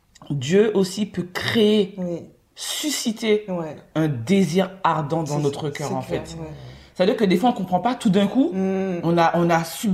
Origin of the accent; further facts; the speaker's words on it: Martinique; moved away as an adult; now in France; je suis partie de la Martinique pour 3 semaines de vacances. J'arrive en France et là, je me dis, waouh, ok, je me sens bien.